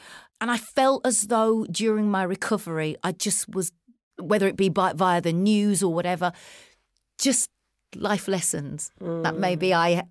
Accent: United Kingdom; The thing that we had in common is our age, you know, and obviously being British.

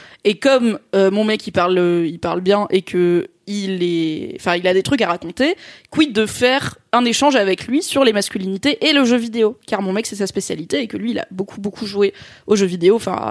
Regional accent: Provence-Alpes-Côte d'Azur, France; j'aime bien les petites villes, notamment du sud-est, puisque c'est là où j'ai grandi.

